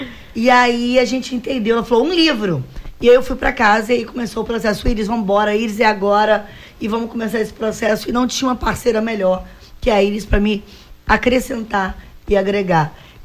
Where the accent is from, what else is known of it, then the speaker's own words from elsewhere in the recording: Rio de Janeiro, Brazil; Eu sou do Rio, vocês não têm noção o que é o Acre.